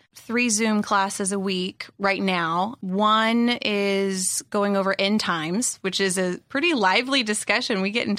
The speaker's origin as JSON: {"language": "English", "region": "South Carolina", "country": "United States", "said": "I'm from South Carolina."}